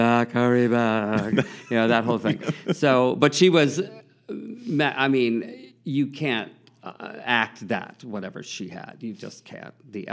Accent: Long Island, New York, United States; I was born on off of Bleecker Street on Downing Street.

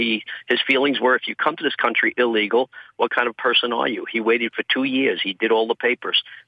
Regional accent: New York, United States; born there; I was born on Ellis Island.

